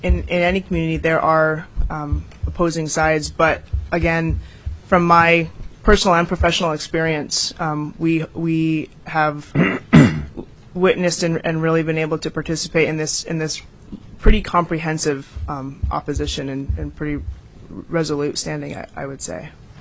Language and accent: English; Alaska, United States; I grew up in Bristol Bay, and I call it my home to this day.